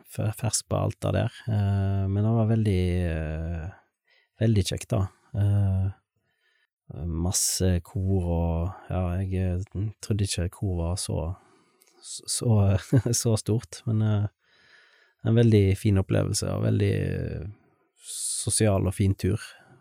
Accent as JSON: {"language": "Norwegian", "town": "Stord", "region": "Vestland", "country": "Norway", "said": "så var jo han interessert i denne, ja, den grunge-vokalisten fra Stord."}